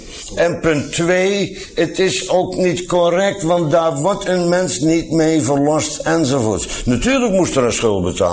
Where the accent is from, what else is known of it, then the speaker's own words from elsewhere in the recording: Netherlands; Als ik zeg wij Nederlanders, ben ik ook geneigd mezelf niet mee te rekenen, maar ik ben wel een Nederlander.